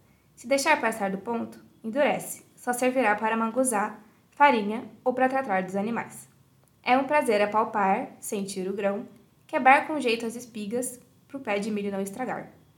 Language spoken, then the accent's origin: Portuguese; Bauru, São Paulo, Brazil; sou de Bauru e lembrei de você.